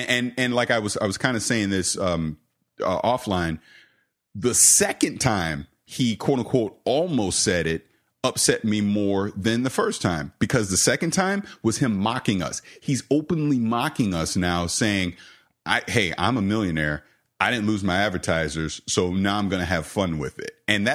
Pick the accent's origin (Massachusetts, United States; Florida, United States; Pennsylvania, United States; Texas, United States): Florida, United States; St. Petersburg; I'm a grumpy, angry old man from St. Petersburg, Florida. So I'm from the South.